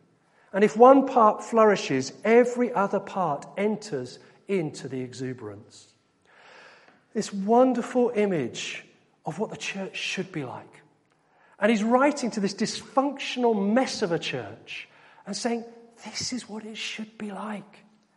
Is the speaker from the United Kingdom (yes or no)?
yes; United Kingdom; You don't just say, "I'm fine," which is our normal response, isn't it? Because we're British.